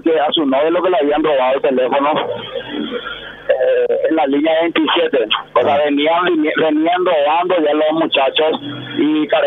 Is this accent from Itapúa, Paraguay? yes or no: no; Asunción, Paraguay; Yo con orgullo digo que soy de la Chacarita, nacido y malcriado.